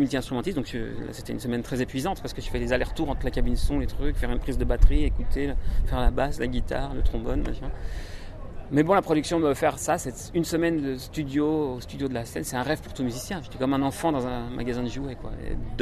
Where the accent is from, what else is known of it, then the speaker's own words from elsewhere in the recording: Switzerland; J'ai eu d'abord une carrière en Suisse, chez moi, mon pays d'origine, où j'étais musicien de scène.